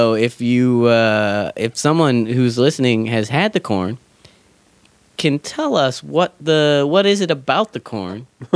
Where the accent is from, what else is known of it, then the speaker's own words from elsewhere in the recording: Kingsburg, California, United States; So I come from Kingsburg